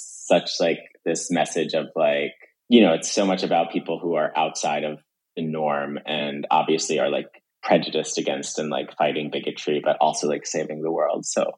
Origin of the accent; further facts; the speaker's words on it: New Jersey, United States; I grew up in the Jersey Shore, sort of amongst like a toxic machismo world that I would often run away from, and into like comic books and video games and fantasy land.